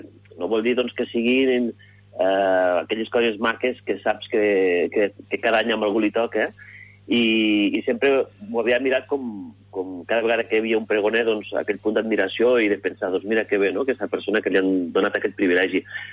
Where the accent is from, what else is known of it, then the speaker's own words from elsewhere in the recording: Lleida, Catalonia, Spain; Doncs jo vaig néixer a Lleida, evidentment. A Lleida vaig créixer de petit entre el barri de la Mariola, on vivien, jo encara viuen els meus pares, i també amb el carrer Acadèmia, on era la casa de la meva iaia